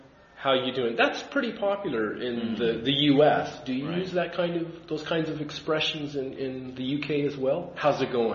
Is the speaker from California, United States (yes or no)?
no; Seattle, Washington, United States; Actually, I'm from Washington, not Washington, D.C. Sometimes people will automatically assume that I'm from the capital. Now, Washington State is on the West Coast.